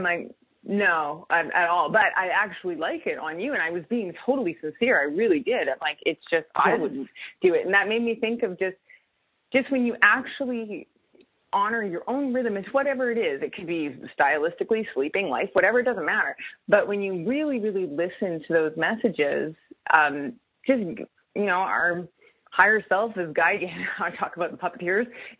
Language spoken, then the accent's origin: English; Canada; I'm Canadian.